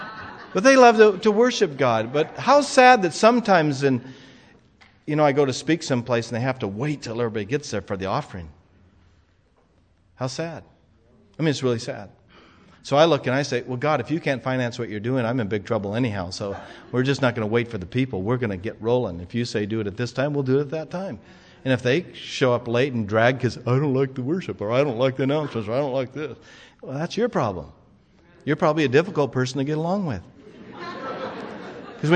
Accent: Scotland, United Kingdom; I'm a Scotsman.

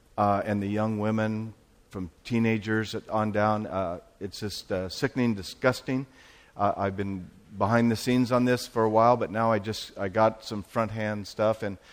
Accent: Portland, United States; And to go up to my hometown, Portland, where I'm from

